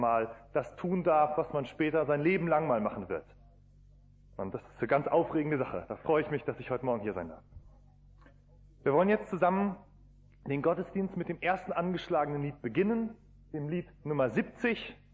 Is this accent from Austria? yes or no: no; Soest, North Rhine-Westphalia, Germany; ich komme nicht aus Württemberg, das kann man ja leicht an meiner Sprache erkennen, sondern aus Westfalen, aus einem kleinen Städtchen namens Soest an der A44.